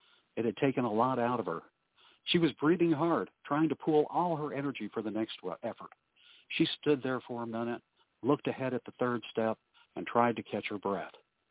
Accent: Rhode Island, United States; born there; I was born in Rhode Island, so the fast talking is a natural to me.

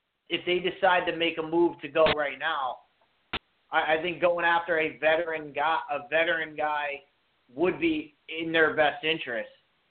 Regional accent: New England, United States; Like, we're from New England.

